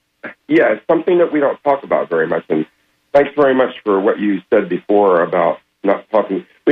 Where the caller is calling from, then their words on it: Tampa, Florida, United States; from Tampa.